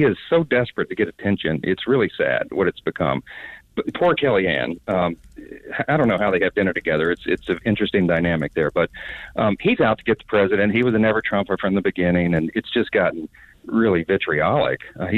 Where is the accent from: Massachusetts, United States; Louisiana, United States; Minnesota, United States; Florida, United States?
Louisiana, United States; And I come from Louisiana.